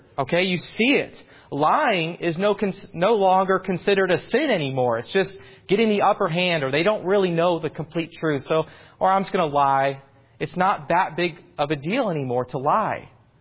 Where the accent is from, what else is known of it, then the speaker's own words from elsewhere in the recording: United States; And I can proudly tell everyone that I come across that I'm from America